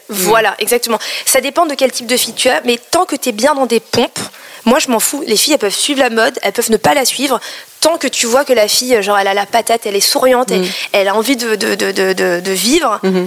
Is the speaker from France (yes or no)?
yes; Paris, Île-de-France, France; born there; On oublie de souligner que je suis d'origine asiatique. En fait, je suis née en France, à Paris, dans le 13e. Mais mes parents sont cambodgiens chinois du Cambodge. Donc en fait, on a beaucoup voyagé en Asie. J'ai une éducation franco-asiatique